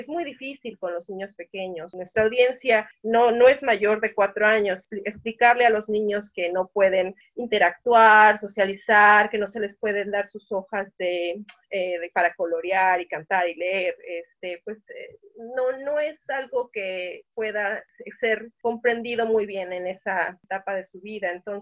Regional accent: Mexico; now in Brisbane, Australia; estudié comunicación, aunque la estudié acá en Brisbane ya. Originalmente soy de México, entonces acá me tocó aprender inglés

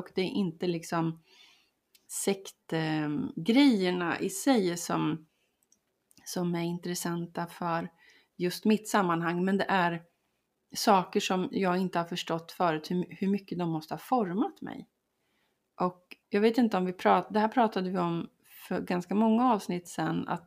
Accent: Linköping, Östergötland, Sweden; I Linköping där jag växte upp.

